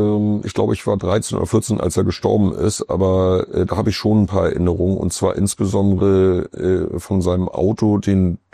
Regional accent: Schleswig-Holstein, Germany; weil man heute in Travemünde, ich bin da in der Nähe groß geworden

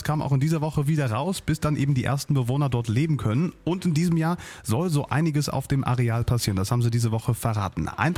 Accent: Potsdam, Brandenburg, Germany; Eine Frage, die mich an der Stelle übrigens als Potsdamer interessiert

